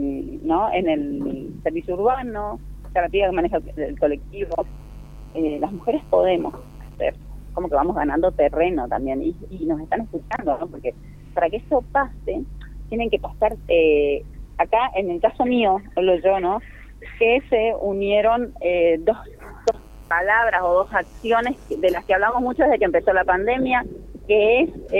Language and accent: Spanish; Paso de los Libres, Corrientes, Argentina; born there; now in Santo Tomé, Argentina; No, yo en realidad nací en Paso de los Libres y bueno, después me vine a vivir para acá